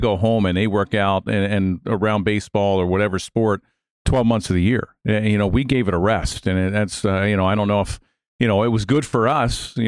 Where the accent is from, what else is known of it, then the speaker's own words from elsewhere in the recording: Baltimore, Maryland, United States; I grew up in Baltimore, so I was a big Oriole fan, and I knew the history of the game.